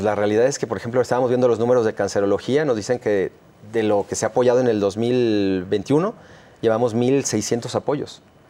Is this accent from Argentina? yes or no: no; Mexico; Creo que todos somos mexicanos y en esa sensibilidad debemos de ver por todos.